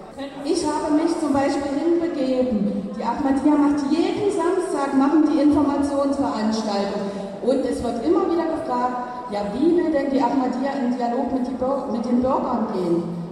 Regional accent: Erfurt, Thuringia, Germany; ich komme auch aus Erfurt, wohne aber nicht in Marbach

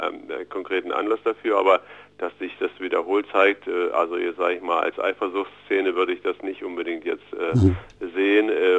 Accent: Erfurt, Thuringia, Germany; auch wenn wir als Erfurter uns einbilden, wir seien bedeutend und groß.

